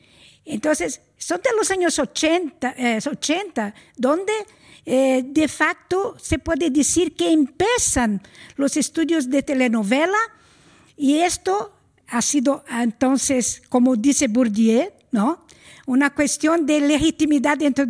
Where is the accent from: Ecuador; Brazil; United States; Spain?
Brazil; first language Portuguese; Spanish is a second language; Y yo debía hablar en portugués porque de donde soy, pero como la audiencia no tiene tanto este conocimiento, la lengua de Brasil, el portugués